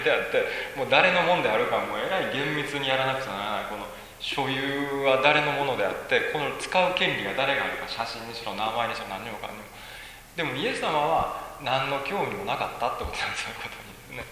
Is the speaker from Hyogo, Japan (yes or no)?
yes; Kobe, Hyogo, Japan; 神戸生まれの神戸育ちなんで